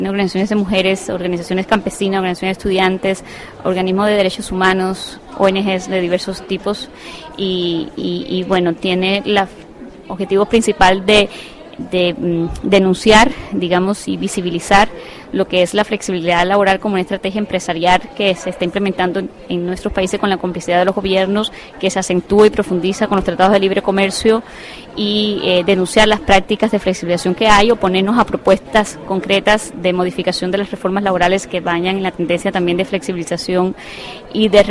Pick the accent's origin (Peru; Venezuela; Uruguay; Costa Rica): Costa Rica; vengo de Costa Rica, en Centroamérica